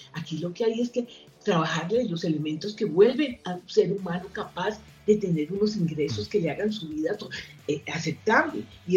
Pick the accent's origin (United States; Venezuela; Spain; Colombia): Colombia; Caribbean Region; Mire, yo soy costeña.